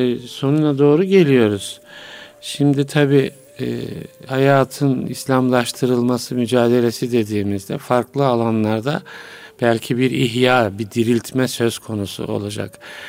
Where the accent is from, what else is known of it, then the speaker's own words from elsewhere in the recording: Kahramanmaraş, Turkey; Maraşlıyım, evet.